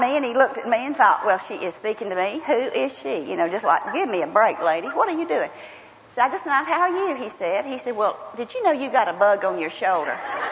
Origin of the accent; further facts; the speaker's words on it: Georgia, United States; accent: Southern; I grew up in South Georgia. I don't know if y'all thought I had a twing twang or sing sang, but I'm Southern.